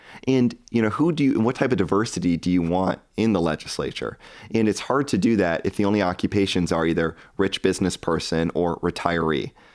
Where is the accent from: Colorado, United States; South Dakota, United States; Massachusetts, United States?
South Dakota, United States; You know, I grew up in South Dakota, and we had a legislature that convened for 7 or 8 weeks a year.